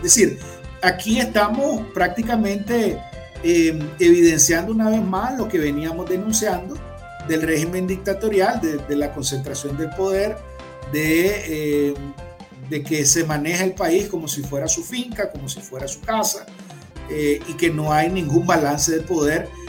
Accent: Managua, Nicaragua; born there; yo nací en Managua, en el Belespay, en el hospital. En ese momento, yo nací en 1989

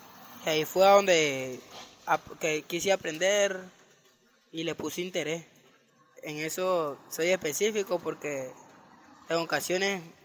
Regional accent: Managua, Nicaragua; Soy de Managua y vivo en Multicentro La Brisa, Plaza Linda Vista.

